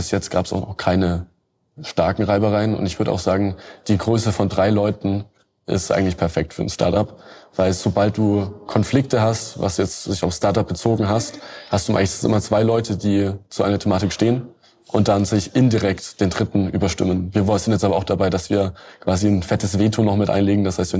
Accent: Bavaria, Germany; Ich komme aus dem Norden von Bayern. Kleine Kleinstadt, also aus dem Oberfranken, Neile heißt.

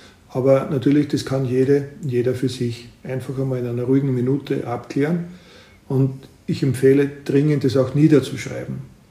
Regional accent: Salzburg, Austria; ob man jetzt dann im Frühjahr Marathon in Wien, Linz oder eben bei uns in Salzburg laufen will

